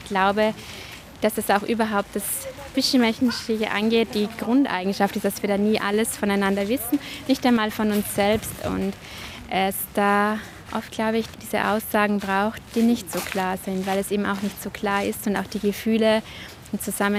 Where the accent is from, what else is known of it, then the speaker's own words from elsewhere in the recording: Austria; also born or lived in Switzerland; now in Vorarlberg, Austria; Ich bin Österreicherin und Schweizerin. Ja, jetzt bin ich wieder so, wie ich wohne. Ich wohne in Vorarlberg